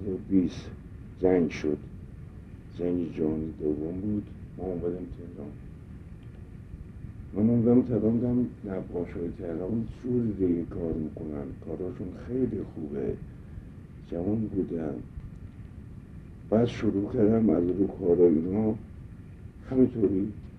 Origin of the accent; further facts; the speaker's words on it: Hamadan, Iran; متولد 1305 در همدان متولد شدم همدان بودیم